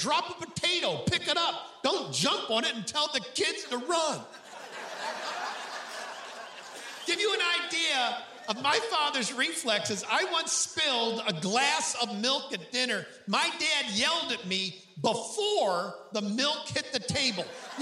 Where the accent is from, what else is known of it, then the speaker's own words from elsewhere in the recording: Hornell, New York, United States; My hometown is Hornell, New York. Hornell, H-O-R-N-E-L-L. Hornell is a small town located just on the outskirts of a Walmart.